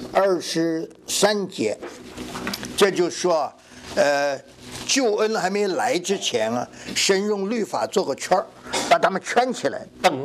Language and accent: Chinese; China; 所以我们中国人把皇帝当作什么呢？祖先